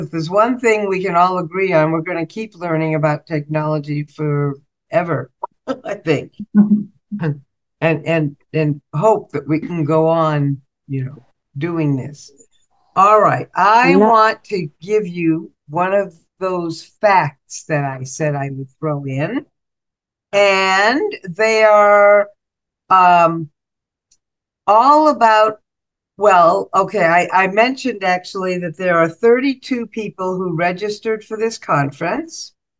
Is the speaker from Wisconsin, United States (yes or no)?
no; Minneapolis, Minnesota, United States; I'm from Minneapolis, Minnesota.